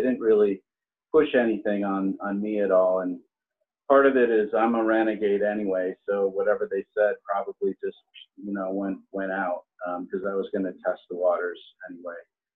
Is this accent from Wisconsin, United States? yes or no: yes; Milwaukee, Wisconsin, United States; I grew up in Wisconsin, in Milwaukee. Very white neighborhood, not very much exposure to other races until about seventh grade.